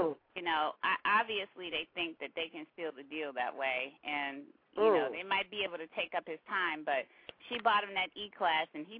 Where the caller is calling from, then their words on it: Washington, District of Columbia, United States; I'm here in D.C., and I have